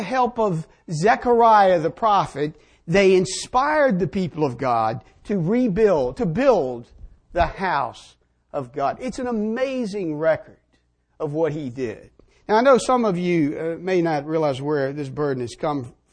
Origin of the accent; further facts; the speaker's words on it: Southern United States, United States; If you don't understand my diction, being a Southerner